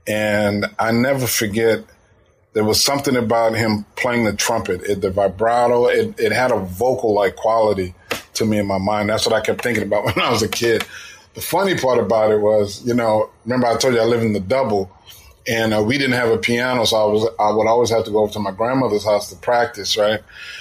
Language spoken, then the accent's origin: English; New Orleans, Louisiana, United States; when I was a kid, man, I grew up in a household where there was music everywhere.